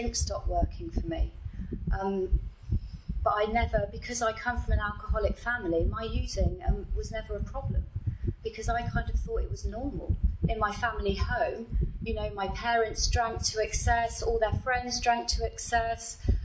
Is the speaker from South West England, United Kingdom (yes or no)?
yes; Bristol, South West England, United Kingdom; So 11 and 12, I was down in the blues clubs in St. Paul's. I'm from Bristol.